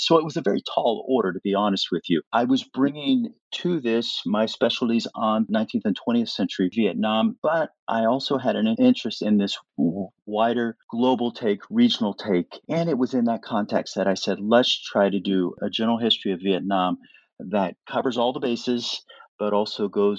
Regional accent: Kansas City, United States; now in Canada; Well, to start, I'm an American citizen. I've recently become Canadian

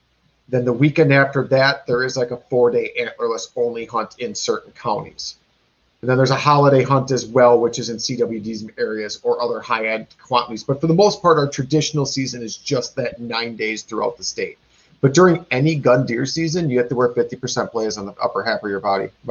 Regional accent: Wisconsin, United States; And we are from Wisconsin. It's a big drinking state.

